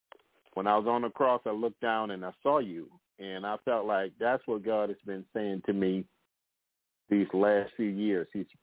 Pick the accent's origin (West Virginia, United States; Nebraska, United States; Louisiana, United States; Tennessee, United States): Louisiana, United States; New Orleans; moved away; Years ago, I had left, I'm from New Orleans. I left New Orleans, and I went to Dallas, Texas, and I went to a place called Christ for the Nations Institute.